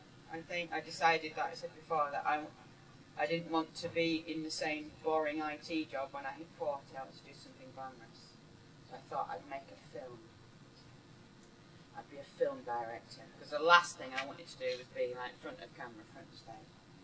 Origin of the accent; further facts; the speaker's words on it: Keighley, Yorkshire and the Humber, United Kingdom; now in London, United Kingdom; I grew up in Keith in West Yorkshire, you know.